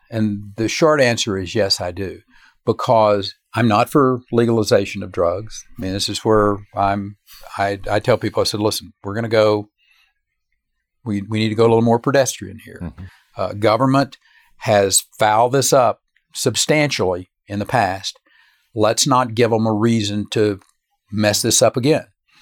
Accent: Texas, United States; And I'm in a little bit of a silo because I'm from Texas and I pay attention to the Texas congressional delegation.

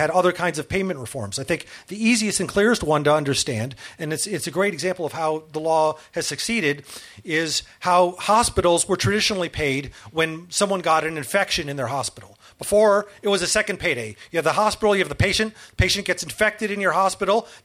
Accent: Michigan, United States; would have brought down my home state, Michigan, northern Ohio, Indiana, parts of Illinois.

